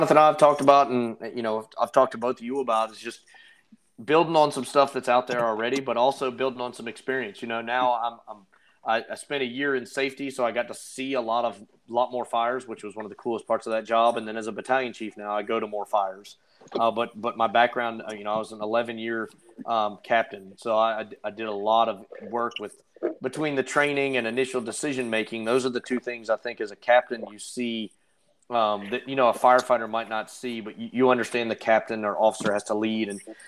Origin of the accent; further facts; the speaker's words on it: Richmond, Virginia, United States; I actually grew up in the fan area. My mom literally in the last year just moved out of the house I grew up in Richmond.